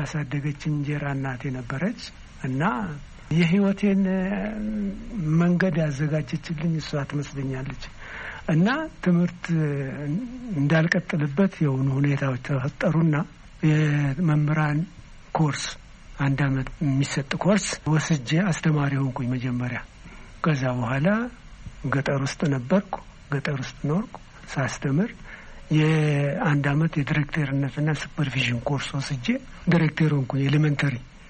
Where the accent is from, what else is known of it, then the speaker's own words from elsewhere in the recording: Nekemte, Oromia, Ethiopia; born there; እኔ የተወለድኩት ለቀምት ነው። አባቴ የመጣው ከጎጃም ነው።